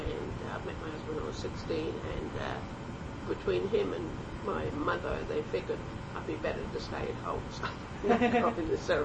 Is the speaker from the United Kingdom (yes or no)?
yes; Brighton, South East England, United Kingdom; born there; I was born there, but not there. I was born in Brighton.